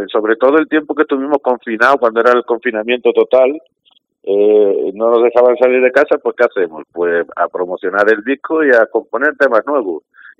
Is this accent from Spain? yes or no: yes; Extremadura, Spain; accent: Extremaduran; Yo soy extremeño y el acento no lo pierdo.